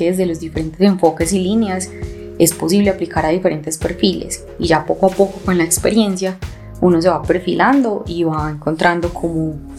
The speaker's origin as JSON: {"language": "Spanish", "town": "Medellín", "region": "Antioquia", "country": "Colombia", "said": "soy ingeniera industrial de la Universidad de Antioquia, soy de Medellín."}